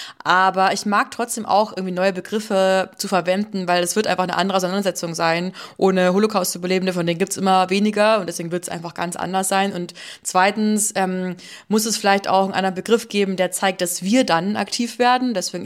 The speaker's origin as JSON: {"language": "German", "region": "Bavaria", "country": "Germany", "said": "in meiner bayerischen Heimat zu recherchieren. Ich komme eigentlich so aus Oberbayern, Grenze Österreich"}